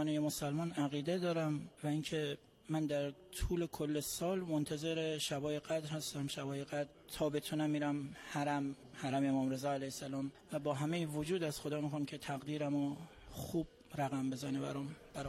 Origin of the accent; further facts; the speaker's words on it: Mashhad, Razavi Khorasan, Iran; born there; من خودم متولد اینجا، متولد مشهدم